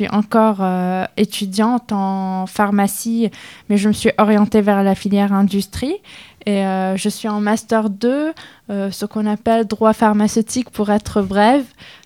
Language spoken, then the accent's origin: French; Tripoli, North Governorate, Lebanon; moved away as an adult; now in France; je viens, enfin ma ville natale c'est Tripoli au Liban. J'ai fait le lycée français à Tripoli. Du coup, après mon bac, je suis arrivée en France pour faire mes études de pharmacie à Lille.